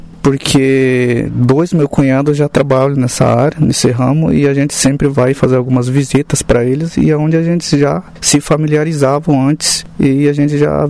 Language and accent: Portuguese; Mato Grosso do Sul, Brazil; Eu, que sou do Mato Grosso do Sul, a gente sempre ouvia rádio naquela cidade onde eu morava e a gente sempre ouvia.